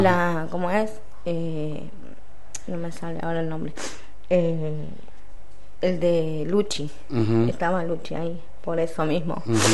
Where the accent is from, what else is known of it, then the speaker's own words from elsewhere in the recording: Buenos Aires, Argentina; now in Aranguren, Argentina; Por más que yo no soy de acá, de Aranguren, yo soy de Buenos Aires.